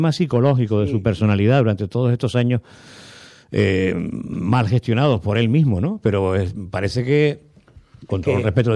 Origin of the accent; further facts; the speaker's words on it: Canary Islands, Spain; Somos canarios todos, ¿no?